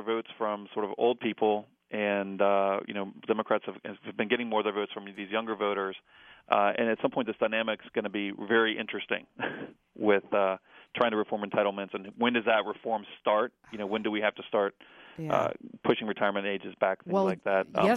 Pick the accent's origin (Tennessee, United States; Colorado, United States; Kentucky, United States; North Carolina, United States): Kentucky, United States; Even going back to my home state of Kentucky, where we have very strict rules on closed primaries.